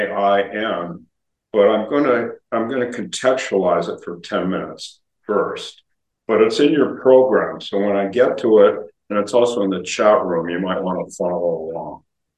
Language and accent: English; Palo Alto, California, United States; I think I just told it to Jerry yesterday in Palo Alto, my hometown, and once a week.